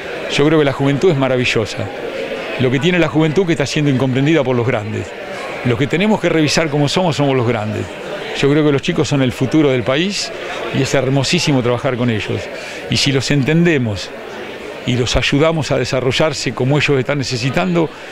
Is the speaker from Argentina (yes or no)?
yes; Chivilcoy, Buenos Aires Province, Argentina; moved away as an adult; este que es mi pueblo también, ¿no? Porque yo nací acá, viví hasta los 20 años, inclusive comencé a trabajar acá, y muchas de las locuras que hoy van a ver nacieron acá en Chivilcoy.